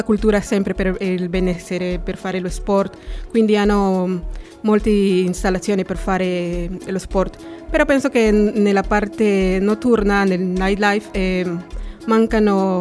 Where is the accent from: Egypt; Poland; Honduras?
Honduras; Tegucigalpa, Francisco Morazán; Italian is a second language; now in Cagliari, Italy; Tegucigalpa, Honduras.